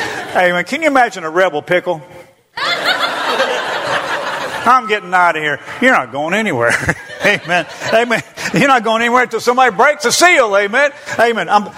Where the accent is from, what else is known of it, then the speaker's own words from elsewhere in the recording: Tennessee, United States; I'm from Tennessee.